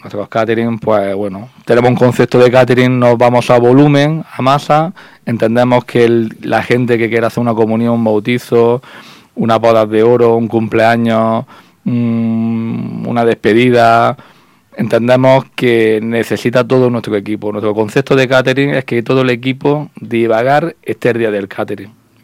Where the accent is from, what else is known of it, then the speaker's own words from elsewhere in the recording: Granada, Andalusia, Spain; como granadino 100%, que me corre por las venas, es algo cultural y algo que llevamos en el ADN, yo por lo menos en mi familia.